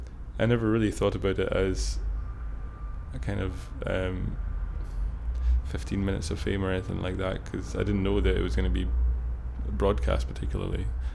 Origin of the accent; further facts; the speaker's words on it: Scotland, United Kingdom; I'm 23 years old and I'm from Perthshire in Scotland.